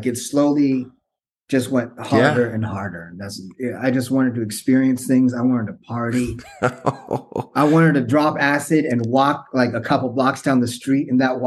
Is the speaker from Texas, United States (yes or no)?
no; San Jose, California, United States; So I grew up in San Jose, skateboarding.